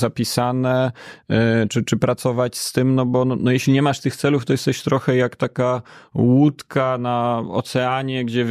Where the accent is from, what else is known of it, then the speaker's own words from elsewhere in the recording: Kraków, Lesser Poland, Poland; ja jestem z Krakowa i chciałem wrócić do Krakowa tak za 10 lat